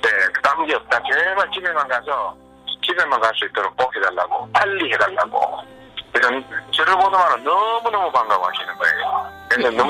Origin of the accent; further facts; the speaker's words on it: South Korea; 저희들도 한국인으로서 당연히 의무가 아니라 도덕적으로도 도와주는 게 당연할 것 같아서